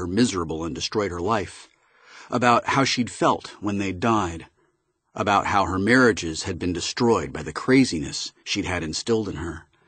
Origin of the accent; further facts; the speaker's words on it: San Francisco, California, United States; After all, I grew up in San Francisco, the place with the largest concentration of burners in the world.